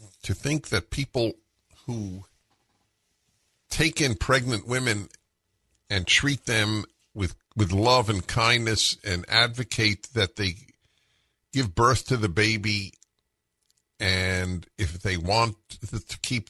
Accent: California, United States; I'm from California, I know a lot of people are moving here from California

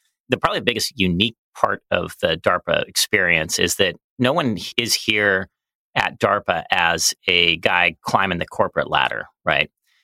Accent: Colorado Springs, Colorado, United States; In fact, I grew up in Colorado Springs, so you would think that I would have went to the Air Force Academy, which is there

